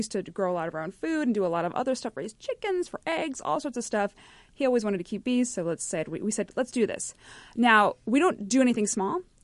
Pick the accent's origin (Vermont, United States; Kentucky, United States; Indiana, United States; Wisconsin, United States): Indiana, United States; We are from Indiana, both of us. We've lived and worked all over the United States.